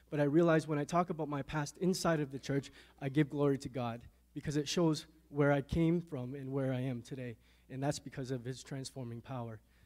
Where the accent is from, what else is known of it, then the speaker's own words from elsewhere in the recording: Hamilton, Ontario, Canada; Well, I grew up around, I'm from Ontario, Hamilton, Ontario, Steel City, and I grew up in the East End, surrounded by Hamilton housing projects